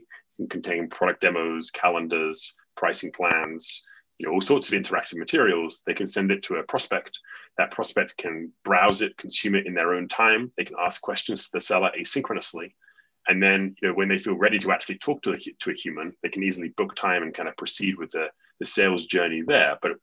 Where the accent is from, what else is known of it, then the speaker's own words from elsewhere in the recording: England, United Kingdom; I'm from England